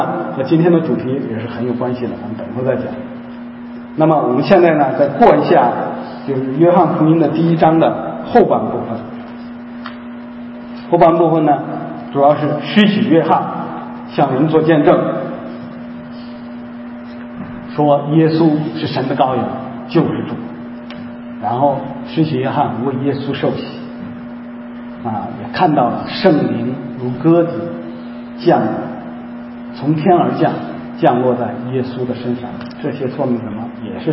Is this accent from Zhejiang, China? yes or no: no; Henan, China; 跟现在我们这个有些那个大城市的人，特别上海人看不起我们河南人一样